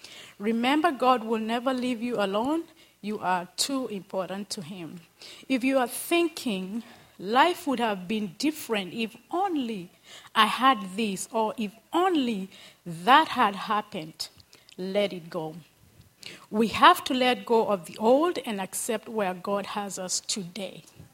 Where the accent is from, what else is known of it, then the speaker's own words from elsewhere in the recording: Kiambu County, Kenya; I'm from Kenya, Kiambu.